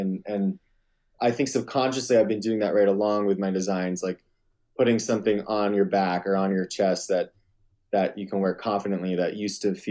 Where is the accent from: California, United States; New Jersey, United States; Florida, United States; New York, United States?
New Jersey, United States; I come from New Jersey, and I lived in a suburb outside of the city, so I wasn't like in farm country, small town America